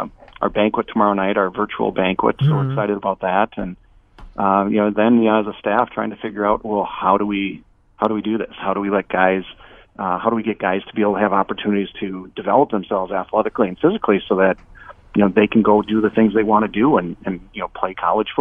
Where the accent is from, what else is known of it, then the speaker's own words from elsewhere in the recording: Lewiston, United States; I go back to when I was, growing up in Lewiston, and I think our fee for sports was like $10.